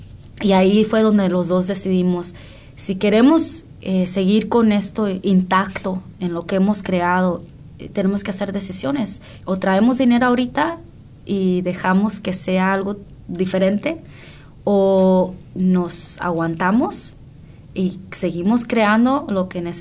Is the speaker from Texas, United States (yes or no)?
no; Oakland, California, United States; Como yo nací, crecí en Oakland.